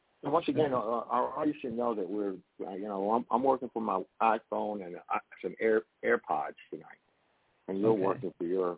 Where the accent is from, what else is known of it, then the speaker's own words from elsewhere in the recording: Puerto Rico; born there; I was born in Puerto Rico, and my brother.